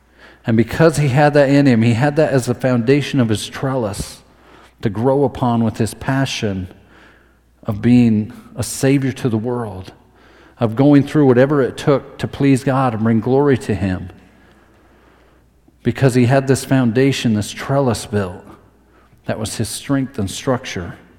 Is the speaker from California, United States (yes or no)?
no; Idaho, United States; I'm from North Idaho.